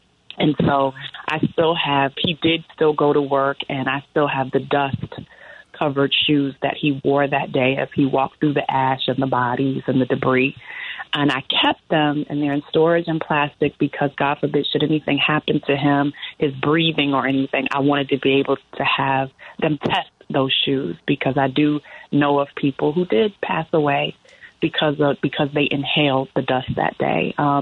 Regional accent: New York City, New York, United States; It was the most eerie, scary moment in my life as a New Yorker.

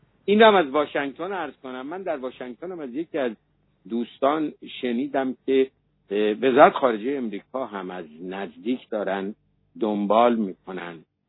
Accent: Iran; ما ایرانی هستیم

